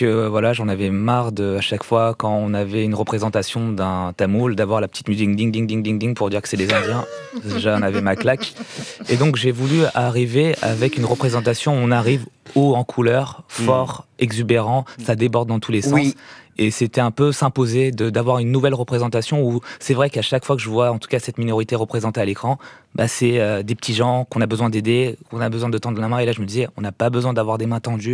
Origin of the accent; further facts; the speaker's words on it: France; Je suis pas non plus indien, je suis français.